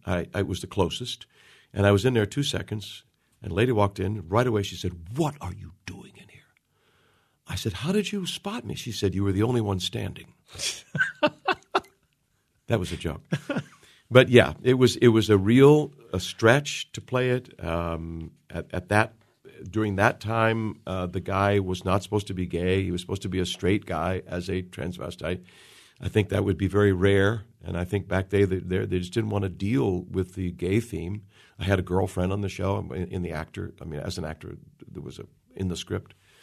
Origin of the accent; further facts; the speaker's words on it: Pittsburgh, Pennsylvania, United States; born there; So I was born in Pittsburgh because my mother was staying with her mother during World War II because my dad was in the service. And so we stayed like for 3 or 4 years with my mother on this house on this hill.